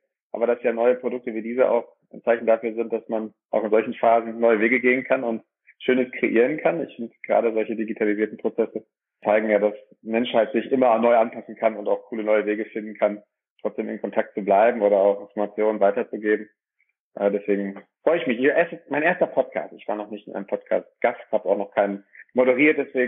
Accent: Dorsten, North Rhine-Westphalia, Germany; komme aus den schönen Dorsten, einer kleinen und mittelgroßen Stadt, 90.000 Einwohner, welches zwischen dem Münsterland und dem Ruhrgebiet liegt, im Kreis Recklinghausen. Bin hier geboren

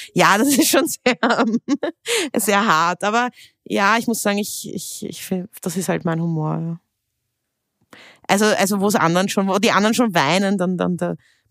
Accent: Vienna, Austria; Also ich bin ja auch aus Hanals

